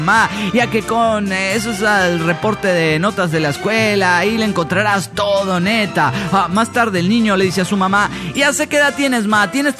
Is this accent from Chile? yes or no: no; Querétaro, Mexico; de Querétaro, México.